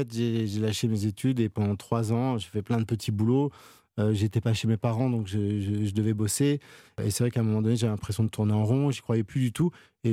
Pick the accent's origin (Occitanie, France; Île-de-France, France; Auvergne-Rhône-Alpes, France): Île-de-France, France; Noisy-le-Grand; J'ai grandi à Noisy-le-Grand, juste en face d'un cinéma, j'y allais régulièrement